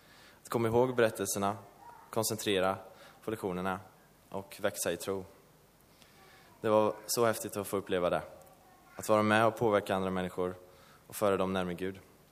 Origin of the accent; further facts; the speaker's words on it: Sweden; Och han undrade såklart vad jag som svensk skulle göra där i 3 månader.